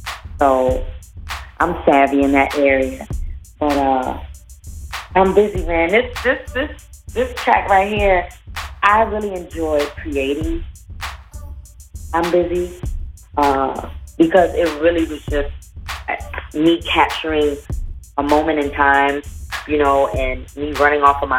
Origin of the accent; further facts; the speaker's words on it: Brooklyn, New York, United States; growing up in Brooklyn, you know, I'm a hip hop head.